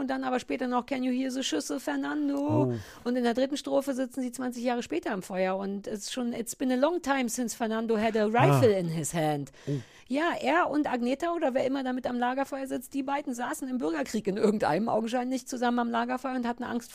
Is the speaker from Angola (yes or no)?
no; East Germany, Germany